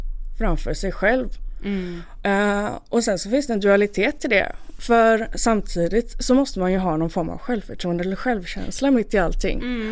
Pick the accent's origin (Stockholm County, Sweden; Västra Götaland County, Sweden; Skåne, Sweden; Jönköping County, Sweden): Skåne, Sweden; Malmö; jag fick åka hem då till min hemort, tillbaka till Malmö